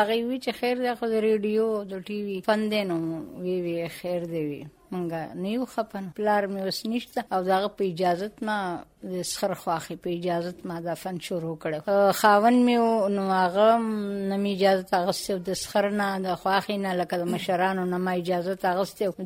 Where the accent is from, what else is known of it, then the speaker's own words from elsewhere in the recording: Shah Dheri, Khyber Pakhtunkhwa, Pakistan; زه د سوات اوسېدونکی یم د شاه ډېرې د کلي